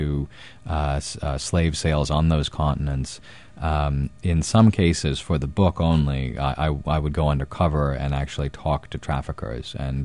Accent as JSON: {"language": "English", "town": "Madison", "region": "Wisconsin", "country": "United States", "tie": "born or raised there", "said": "I was raised in Madison, Wisconsin, which is a place that talks about social justice a lot. I was raised Quaker, come from a long line of Quakers on my mother's side."}